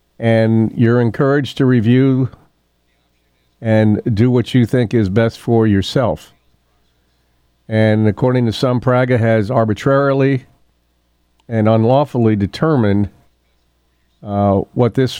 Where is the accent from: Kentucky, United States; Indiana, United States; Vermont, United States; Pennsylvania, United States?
Kentucky, United States; Louisville; she found out I was from Louisville